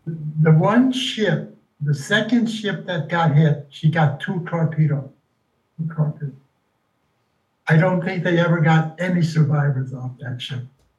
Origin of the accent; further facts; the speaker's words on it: Chicago, Illinois, United States; born there; now in Flat Rock, United States; I live in Flat Rock. Okay, I've never heard of that. Yes, no, it is. It's very small. But I was born in Chicago.